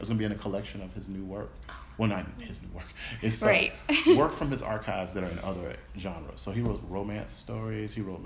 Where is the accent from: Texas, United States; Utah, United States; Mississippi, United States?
Mississippi, United States; Yeah, so as far as like where I'm from Mississippi originally.